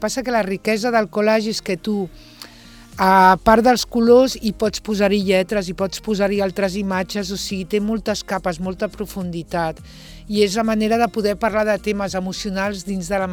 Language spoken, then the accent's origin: Catalan; Catalonia, Spain; now in Deltebre, Spain; vinc del Montseny i ara estic vivint a Deltebre